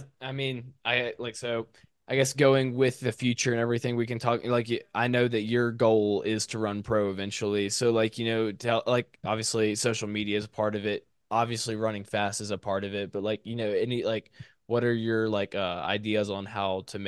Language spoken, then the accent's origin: English; Alabama, United States; Like I'm from South Alabama, so I'm right next to the water.